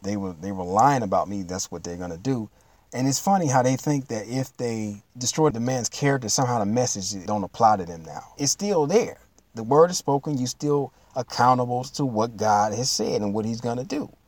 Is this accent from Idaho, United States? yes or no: no; Detroit, Michigan, United States; My hometown, Detroit, no respect. I was born and raised in Detroit, no love.